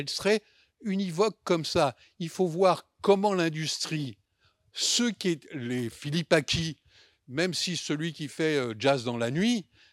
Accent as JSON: {"language": "French", "town": "Paris", "region": "Île-de-France", "country": "France", "said": "ils vont jouer à Hambourg dans un quartier comme à Pigalle, je suis de Pigalle"}